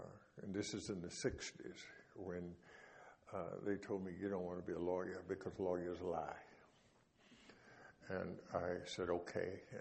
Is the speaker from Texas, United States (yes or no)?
yes; Texas, United States; to give you a little bit of history. I was born in Texas born and raised on a farm in Texas